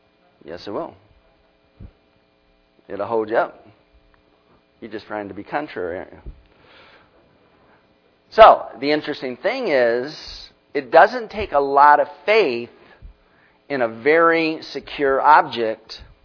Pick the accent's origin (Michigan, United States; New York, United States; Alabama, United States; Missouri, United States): Michigan, United States; I grew up in Michigan, lakes all around me.